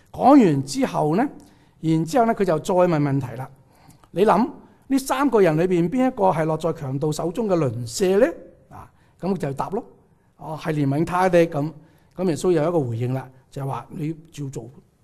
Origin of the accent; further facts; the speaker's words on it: Guangdong, China; 即系用即系我哋广东人嘅话嚟讲。